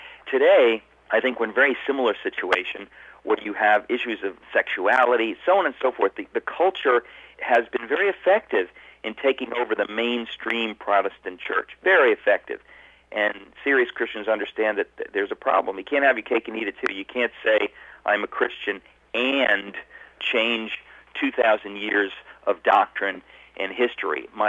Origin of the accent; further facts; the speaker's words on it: Connecticut, United States; And a perfect example, my home state of Connecticut.